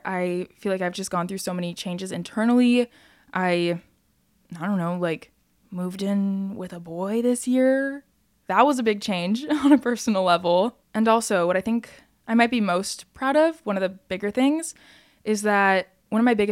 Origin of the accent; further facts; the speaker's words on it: Texas, United States; Kaylee and I grew up outside of Dallas from 5th grade to 8th grade, but sadly in 8th grade I had to move away to live with my dad.